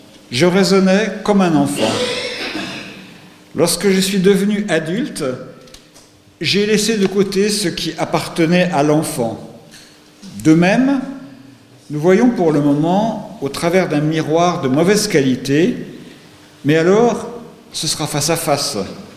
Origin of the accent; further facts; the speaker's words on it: France; also born or lived in Valenciennes; je suis français. Ma famille a émigré depuis la Belgique en France au XVIe siècle. Donc c'est pas tout à fait hier. Mais quand j'étais adolescent, j'ai habité Valenciennes